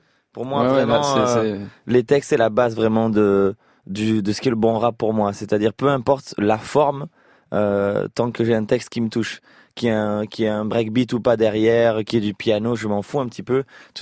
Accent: Toulouse, Occitanie, France; Ou alors, il faut absolument qu'on cache qu'on vient de Toulouse.

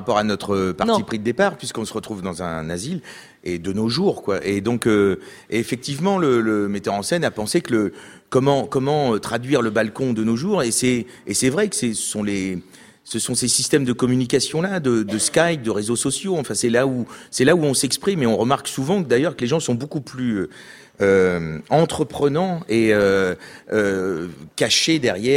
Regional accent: Rouen, Normandy, France; On vient de Rouen, tous les deux.

